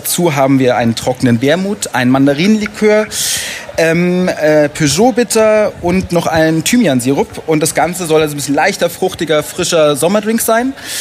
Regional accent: Rhineland-Palatinate, Germany; born there

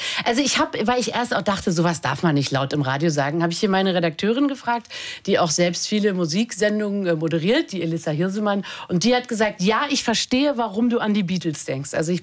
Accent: Berlin, Germany; Also als Berlinerin, die hier schon immer lebt, wahnsinnig hässliche Stadt, kann man doch mal sagen.

